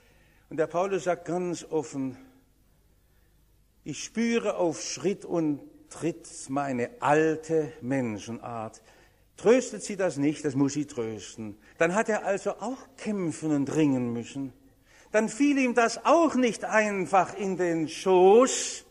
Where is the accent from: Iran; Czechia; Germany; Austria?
Germany; Stuttgart, Baden-Württemberg; Als echter Stuttgarter war ich mein Leben lang immer stolz auf den Stuttgarter Hauptbahnhof.